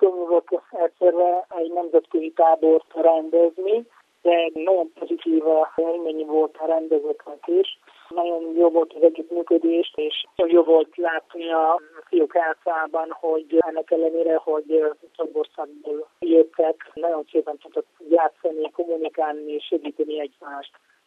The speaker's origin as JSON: {"language": "Hungarian", "country": "Italy", "second_language": "Hungarian", "moved": "yes", "lives_now": "Mosonmagyaróvár, Hungary", "said": "Mikor Olaszországban éltem, cserkész voltam gyerekkorom óta, és amióta már 12 éve élek Magyarországon, mindig volt bennem, hogy szeretném Magyarországon is folytatni, és most már mióta Mosonmagyaróváron élek a családommal"}